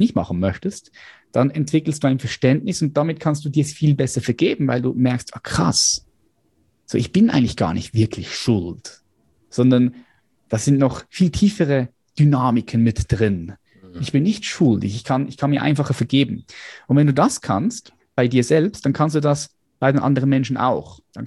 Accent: Switzerland; ich bin von der Schweiz

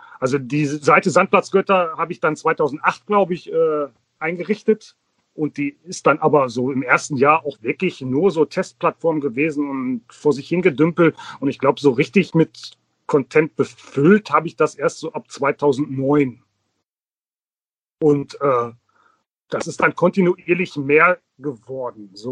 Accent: Förde, Germany; also born or lived in Duisburg; Ich bin in Duisburg geboren, aber mit meinen Eltern zusammen schon 1975, also als ich ungefähr 2 war, hier nach Förde gezogen.

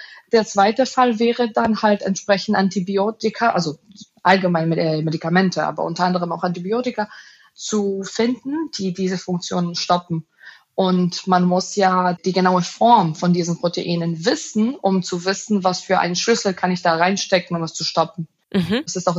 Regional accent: Greece; German is a second language; now in Berlin, Germany; Ich komme ursprünglich aus Griechenland und ich bin Biochemikerin und ich arbeite am Max-Delbrück-Center hier in Berlin

